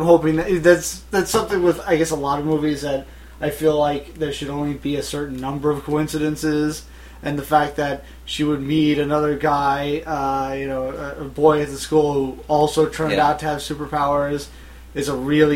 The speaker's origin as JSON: {"language": "English", "country": "United Kingdom", "said": "Because being a British guy, because I'm pretty positive"}